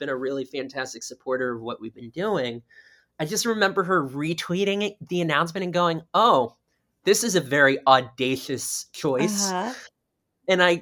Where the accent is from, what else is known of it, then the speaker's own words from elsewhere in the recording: Florida, United States; I grew up in South Florida and we had the Broward Center for the Performing, right, Arts